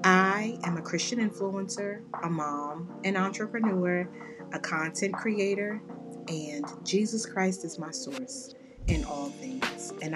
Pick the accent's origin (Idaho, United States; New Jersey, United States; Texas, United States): New Jersey, United States; Jersey City; now in Newark, United States; I am from Jersey City, New Jersey, but now that I live in Newark, I was completely out of my comfort zone.